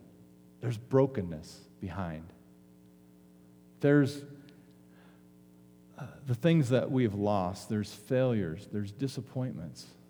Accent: Arvada, Colorado, United States; I grew up in Arvada. I didn't grow up here.

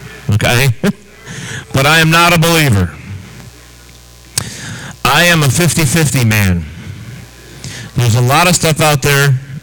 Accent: New York, United States; also born or lived in Texas / Oklahoma / Tennessee / Colorado; I am a New York boy. I was born in New York State, but I've lived in Texas, I've lived in Oklahoma, I've lived in Tennessee, and I've lived in Colorado.

